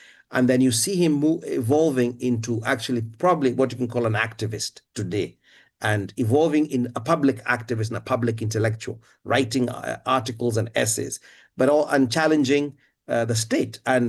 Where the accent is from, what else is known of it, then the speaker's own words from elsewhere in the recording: Kenya; I think for many of us growing up in Kenya and many people growing up in Africa, our first meeting, if you wish, of Ngugi was through his books